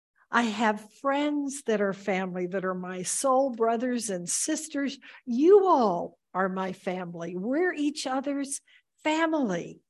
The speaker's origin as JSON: {"language": "English", "region": "Texas", "country": "United States", "said": "I'm from Texas, where these fundamentalist ministers told everybody that God was scary and awful and judging you"}